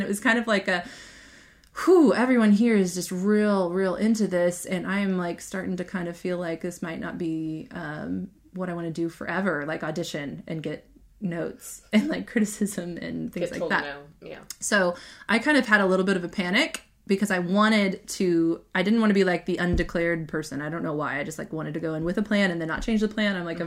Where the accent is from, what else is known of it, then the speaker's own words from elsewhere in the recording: Kansas City, Missouri, United States; born there; I was born in Kansas City, Missouri, which sometimes if you're talking to somebody who just says, I'm from Kansas City, and you go, me too, and they go, Kansas or Missouri, and you go, Missouri, and they kind of go, oh. So I'm proud to be from Missouri.